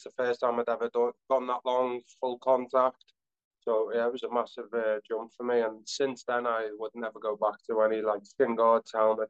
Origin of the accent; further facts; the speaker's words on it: England, United Kingdom; moved away; when I moved away from England, I moved away for like a number of issues that I was having back then.